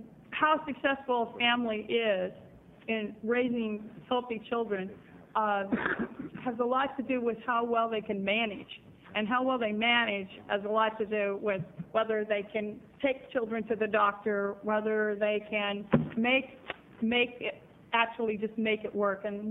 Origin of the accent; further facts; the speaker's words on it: Corvallis, Oregon, United States; I'm from Corvallis, and we actually almost built a busing program